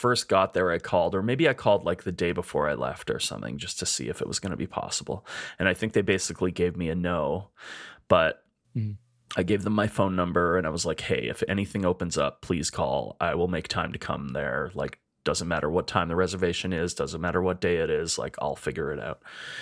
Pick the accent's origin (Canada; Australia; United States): Canada; I'm a chef from Canada.